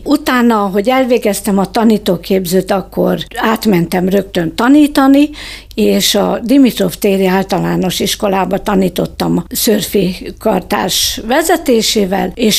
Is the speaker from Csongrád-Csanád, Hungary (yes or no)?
yes; Szeged, Csongrád-Csanád, Hungary; born there; moved away as an adult; now in Kiskunhalas, Hungary; Szegeden születtem, és 1975-ben kerültem ide Kiskunhalasra a férjem által